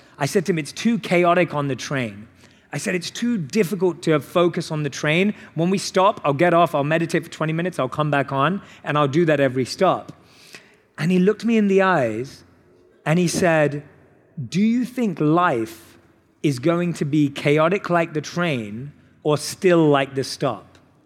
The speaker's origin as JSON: {"language": "English", "region": "London", "country": "United Kingdom", "said": "As a Londoner, I'm used to taking the underground"}